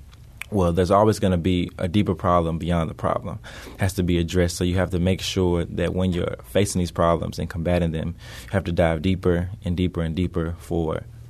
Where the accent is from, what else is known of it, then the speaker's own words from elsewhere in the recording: United States; I spoke on what it is like to be a black male growing up in the United States.